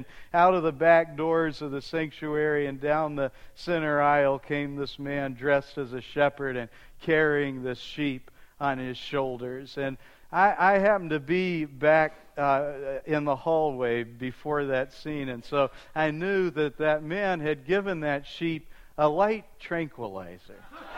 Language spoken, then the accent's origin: English; Texas, United States; I'll never forget one Easter at the church that I grew up in Texas.